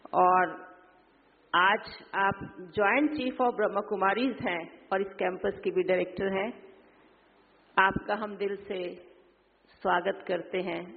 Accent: Delhi, India; मैं भी दिल्ली से हूँ

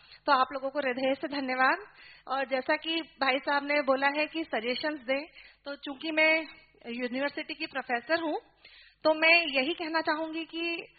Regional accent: Indore, Madhya Pradesh, India; मैं इंदौर से हूँ

